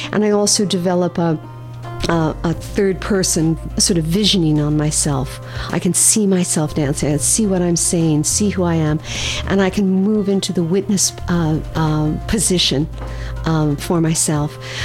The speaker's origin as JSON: {"language": "English", "town": "Montreal", "region": "Quebec", "country": "Canada", "tie": "born there", "said": "I was born in Montreal, and glad that I am here."}